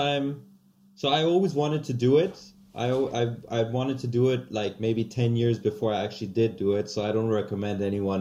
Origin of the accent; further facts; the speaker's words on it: Austria; I'm from India and Pakistan originally, and I grew up in Austria.